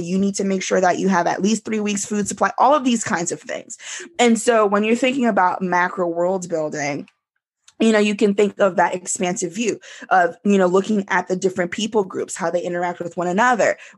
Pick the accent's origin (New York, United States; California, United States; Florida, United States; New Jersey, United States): Florida, United States; Like I was raised in South Florida.